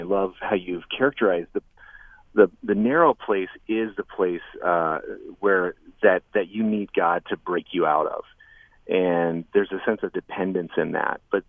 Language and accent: English; United States; I'm an American and I love my country